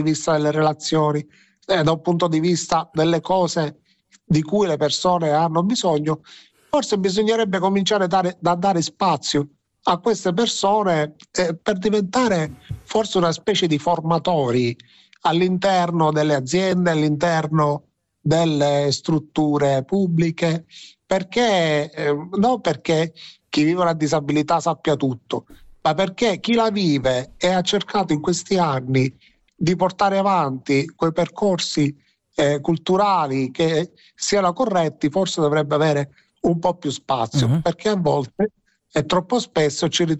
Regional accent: Palermo, Sicily, Italy; io sono palermitano, palermitano, quindi è assolutamente Arancina.

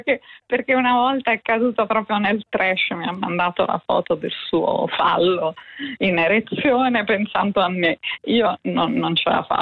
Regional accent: Sorrento, Campania, Italy; quando abitavo a Roma, io sono di Sorrento

